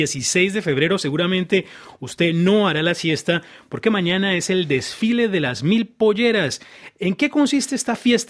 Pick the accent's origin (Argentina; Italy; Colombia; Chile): Colombia; yo que soy colombiano, yo he bailado muchas veces esa canción